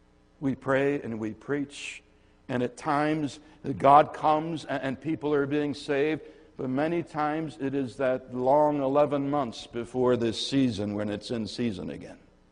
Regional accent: Michigan, United States; Where I grew up in Michigan, we had in our backyard trees, apple trees and cherry trees, and they weren't always bearing fruit.

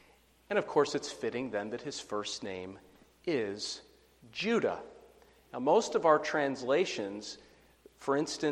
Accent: Pennsylvania, United States; When I was growing up in Pennsylvania, Joe Paterno, the football coach at Penn State, was almost like a god.

